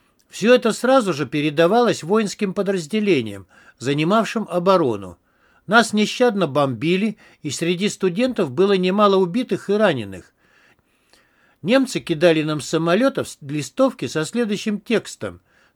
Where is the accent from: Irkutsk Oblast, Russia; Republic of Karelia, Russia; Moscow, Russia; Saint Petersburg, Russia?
Moscow, Russia; born there; Я родился в Москве в сентябре 1922 года. Учился в школе номер 618, расположенной рядом с Бауманским садом